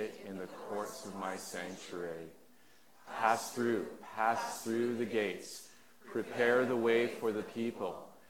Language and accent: English; Montreal, Quebec, Canada; now in Vancouver, Canada; born in Vancouver. Mostly grew up in Montreal. My mom and I, we went to Montreal, but I'd always come back here and visit my dad.